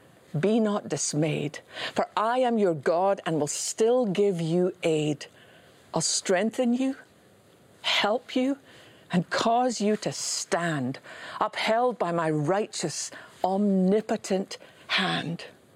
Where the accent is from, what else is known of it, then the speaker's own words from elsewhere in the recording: Scotland, United Kingdom; Now, I grew up in Scotland with a lot of granite buildings.